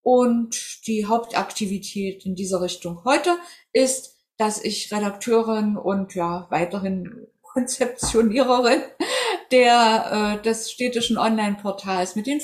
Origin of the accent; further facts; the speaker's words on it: Köthen, Saxony-Anhalt, Germany; born there; now in Leipzig, Germany; gebürtig aus Köthen, Sachsen-Anhalt und seit 1973 in Leipzig